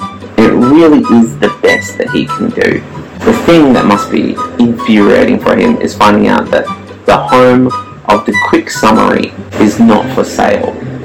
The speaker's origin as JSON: {"language": "English", "town": "Melbourne", "region": "Victoria", "country": "Australia", "tie": "born or raised there", "said": "my hometown of Melbourne, Sydney's arty friend."}